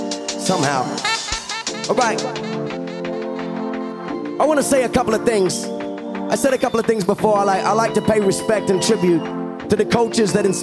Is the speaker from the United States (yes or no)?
no; Australia; I come from Australia. I'm a white man.